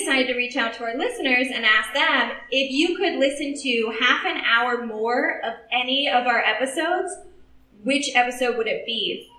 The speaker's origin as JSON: {"language": "English", "region": "Illinois", "country": "United States", "said": "And a lot of our listeners, so we're from Southern Illinois."}